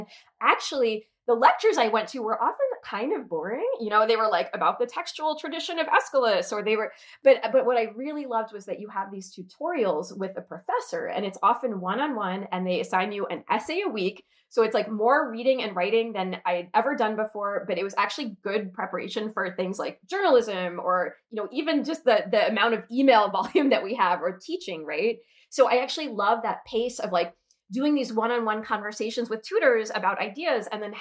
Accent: United States; And even though being American in the UK exempts you from some of the social rules

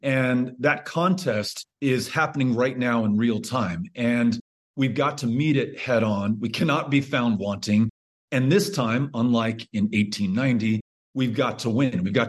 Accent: El Paso, Texas, United States; who moved to my hometown of El Paso in 1910.

